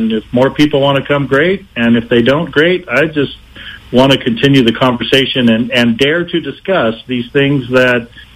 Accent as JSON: {"language": "English", "town": "Santa Cruz", "region": "California", "country": "United States", "tie": "born or raised there", "said": "I grew up in the Santa Cruz area, but came to Chico State from 84 to 87 and graduated with a degree in broadcasting."}